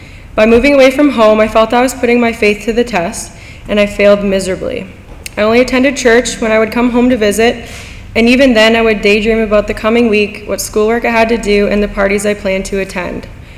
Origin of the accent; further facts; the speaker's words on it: Selkirk, Manitoba, Canada; born there; I was born in Selkirk, Manitoba, into a non-Christian home.